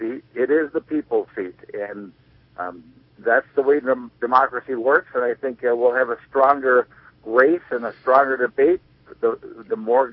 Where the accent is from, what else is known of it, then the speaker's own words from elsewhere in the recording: California, United States; I am from the North State, and I don't see how anybody could make that conclusion.